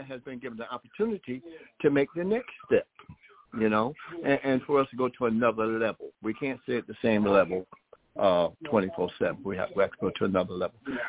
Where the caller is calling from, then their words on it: North Carolina, United States; North Carolina. I'm Willie's brother.